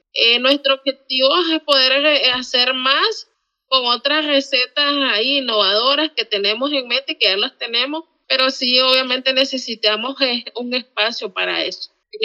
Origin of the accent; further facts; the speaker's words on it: Nicaragua; moved away; pues yo soy nicaragüense, también exiliada